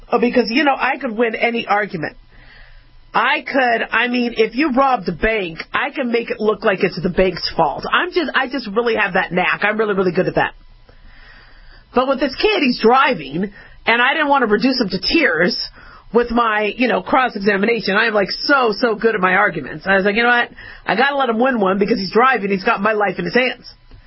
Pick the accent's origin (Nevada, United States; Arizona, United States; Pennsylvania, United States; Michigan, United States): Nevada, United States; You know, I come from Golden Knights territory, so, you know, watch yourself, Boston.